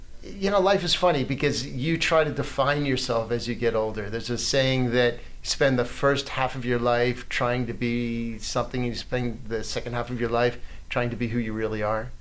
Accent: Baltimore, Maryland, United States; So I'm originally from Baltimore. So I knew him from Baltimore.

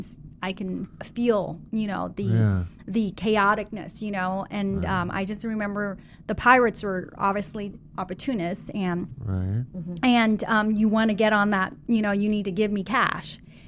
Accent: Vietnam; So the two of us were born and raised in Vietnam by my dad's parents.

